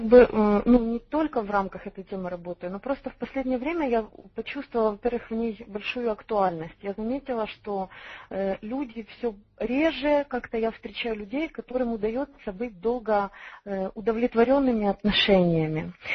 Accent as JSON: {"language": "Russian", "town": "Cherkasy", "region": "Cherkasy Oblast", "country": "Ukraine", "said": "Я из города Черкассы"}